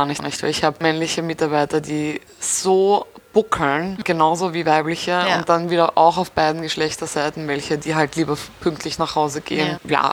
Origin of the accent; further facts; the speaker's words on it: Austria; Genau, Arbeit sehen heißt das bei uns in Österreich.